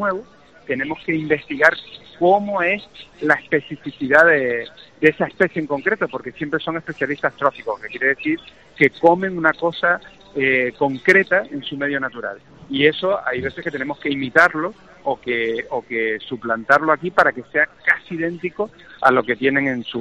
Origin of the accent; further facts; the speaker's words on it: Canary Islands, Spain; que la mayoría son canarios, somos canarios, tiene más de 40 años de experiencia